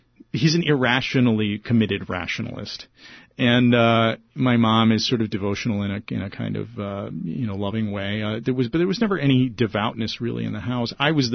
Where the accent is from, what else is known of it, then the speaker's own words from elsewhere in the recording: Midwest, United States; now in New York, United States; Even though now I've been back in New York for more than 20 years, I still feel like I'm from the Midwest.